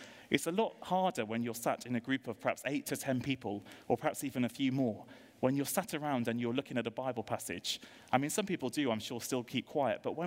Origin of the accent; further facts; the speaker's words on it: United Kingdom; I was about to share the peace with Richard, and of course I was being very British and offered my hand.